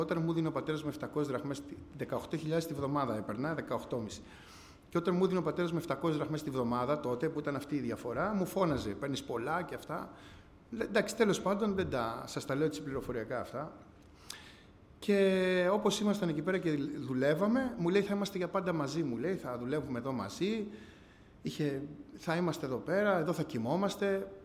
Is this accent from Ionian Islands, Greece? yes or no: yes; Corfu, Ionian Islands, Greece; now in Athens, Greece; Κατάγομαι από την Κέρκυρα. … Ήρθαμε πριν κάποια χρόνια στην Αθήνα. Μέναμε στην Ανθούσα.